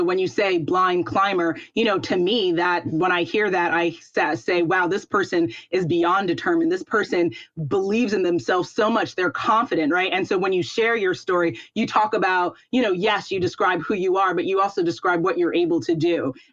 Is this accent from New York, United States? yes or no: yes; New York City, New York, United States; So growing up in New York, Manhattan specifically, everyone always says, oh, New York is such a wonderful place.